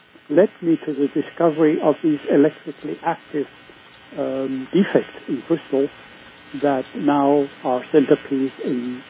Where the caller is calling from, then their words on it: California, United States; I'm calling here from the Silicon Valley.